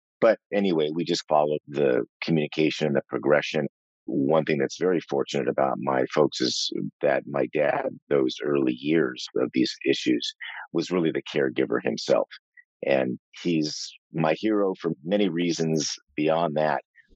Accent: Los Angeles, California, United States; But I grew up in Los Angeles, West Los Angeles.

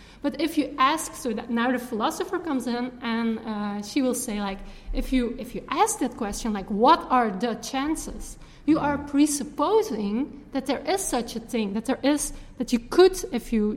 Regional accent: Belgium; so I was telling I was from Belgium

